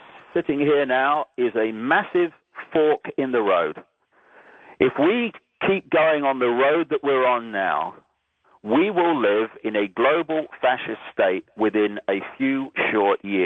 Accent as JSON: {"language": "English", "country": "United Kingdom", "tie": "born there", "said": "I was actually born on a piece of land that's called Britain."}